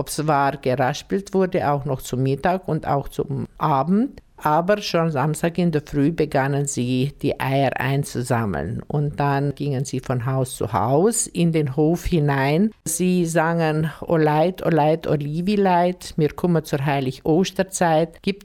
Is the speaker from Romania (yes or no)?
yes; Bogarosch, Timiș County, Romania; Bei uns in Bogaros gab es weder das Eiertixen noch die Mädelspritze.